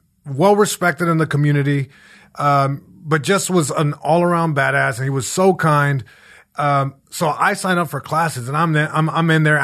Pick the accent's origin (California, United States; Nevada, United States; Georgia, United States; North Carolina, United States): California, United States; Long Beach; just trouble finds you when you're, you know, a young kid growing up in Long Beach.